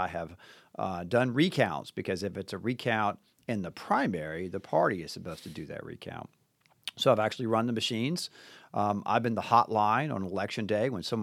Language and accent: English; Florence, United States; Well, I'm from Florence originally, and got my first job working at Wendy's Hamburgers there in Florence.